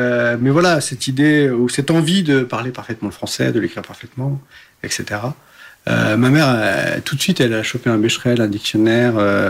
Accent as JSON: {"language": "French", "country": "Portugal", "said": "en tant que Portugais, déjà on est blanc, On est plutôt catholique quand même"}